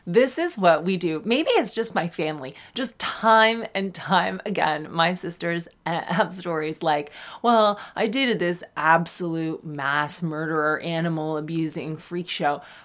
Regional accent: Sarnia, Ontario, Canada; I did know this person, not very well, because I'm also famously from Sarnia.

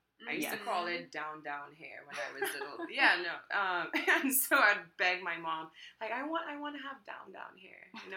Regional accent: Trinidad & Tobago; I guess growing up in Trinidad was totally different.

